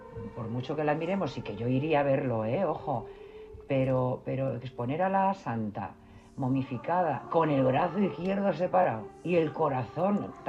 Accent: Andalusia, Spain; mira que yo en esto soy muy andaluza

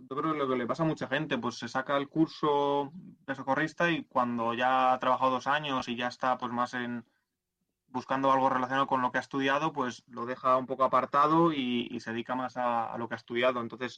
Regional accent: Madrid, Community of Madrid, Spain; gente que somos de Madrid capital

